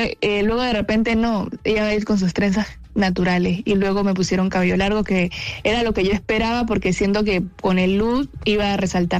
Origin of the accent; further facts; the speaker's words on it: Tumaco, Nariño, Colombia; Sí, Tumaco, Nariño, sí. La perla del Pacífico.